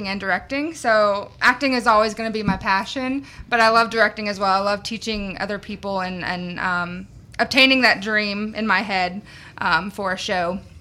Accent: Shreveport, Louisiana, United States; I'm from Shreveport, Louisiana, and this is my first time ever directing a musical

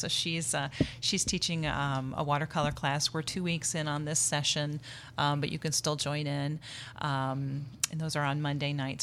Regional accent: Indiana, United States; Well, I've primarily lived in Northwest Indiana. So I was born in Northwest Indiana and lived in between Lake and Porter counties during my childhood.

